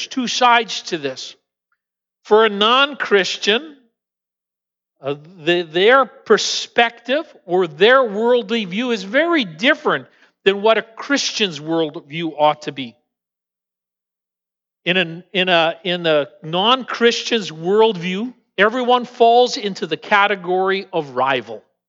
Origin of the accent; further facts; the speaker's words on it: Canada; I wasn't used to it as a Canadian.